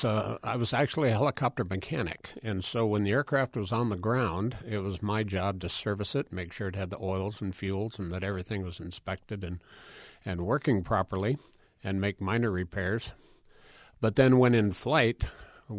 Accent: Cedar Falls, Iowa, United States; growing up in Cedar Falls, just a few blocks from the university

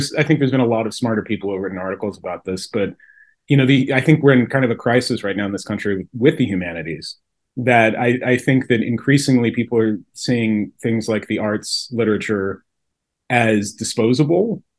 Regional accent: Moscow, Idaho, United States; moved away as an adult; also born or lived in Sun Valley; I didn't grow up in Sun Valley, I grew up in Moscow, but it's mm-hmm. like the smell or the air or something

